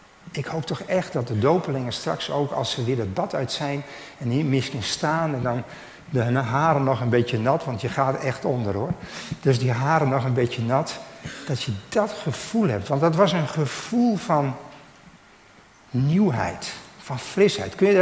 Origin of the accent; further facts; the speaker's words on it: Drachten, Friesland, Netherlands; Ik ben opgegroeid in Drachten, in de Wieken.